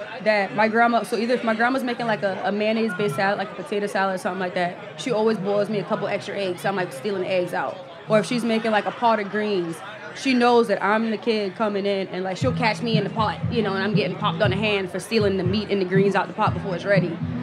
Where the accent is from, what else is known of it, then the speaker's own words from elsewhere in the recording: Charleston, South Carolina, United States; You know, I'm from Charleston again, so we eat a lot of rice.